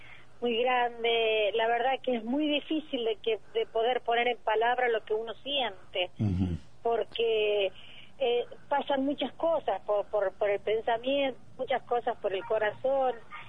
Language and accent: Spanish; Argentina; no solamente como argentina, sino también como cristiana, es un orgullo poder estar acá.